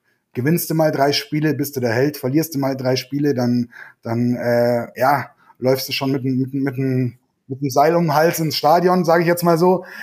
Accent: Kaufbeuren, Bavaria, Germany; Ich bin Kaufbeurer

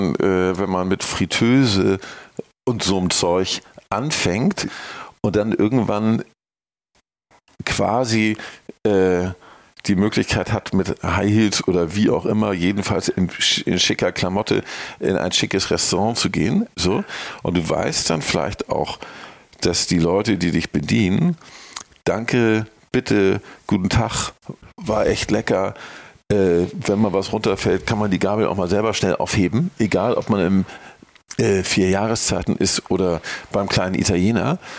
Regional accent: Hamburg, Germany; und als Hamburger oder Norddeutscher kann man auch sagen

